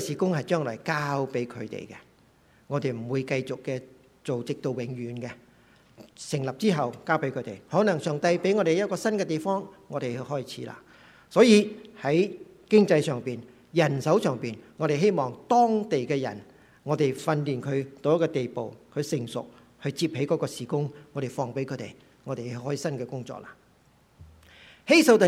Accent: China; now in Canada; 我是个中国人在加拿大这个地方

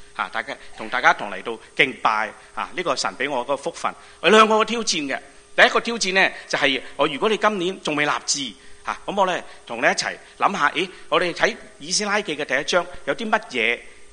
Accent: China; 我哋中国人咧叫做咩咧？面子文化。

